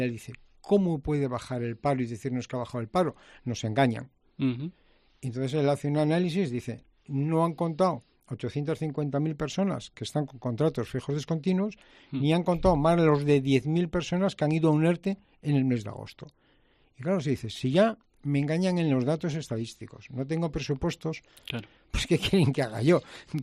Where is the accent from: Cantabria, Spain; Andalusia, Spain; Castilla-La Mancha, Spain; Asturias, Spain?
Cantabria, Spain; Laredo; Y si queréis en mi pueblo en Laredo también.